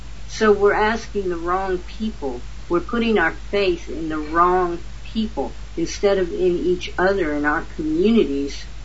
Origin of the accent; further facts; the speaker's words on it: Louisiana, United States; born there; now in Kansas, United States; You know, I came from Louisiana. I've spent more of my life in Kansas than actually the state where I was born. And I came from a hostile environment.